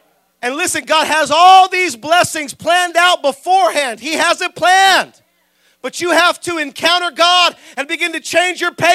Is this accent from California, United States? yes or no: yes; Salinas, California, United States; I come from Salinas. You know, Salinas isn't the smallest town, but it's definitely not the biggest town.